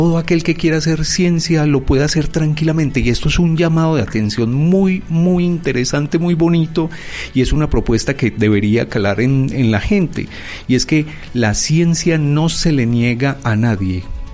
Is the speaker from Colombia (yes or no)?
yes; Medellín, Antioquia, Colombia; lo que somos nosotros los antioqueños, para la historia de lo que somos nosotros la gente de Medellín.